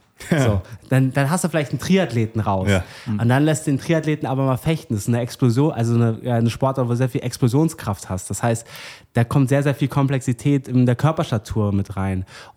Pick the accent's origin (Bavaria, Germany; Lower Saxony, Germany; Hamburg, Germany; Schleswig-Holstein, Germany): Bavaria, Germany; Oberdorfen; ich komme eigentlich aus der Nähe von München, aus einem kleinen Dorf, das heißt Oberdorfen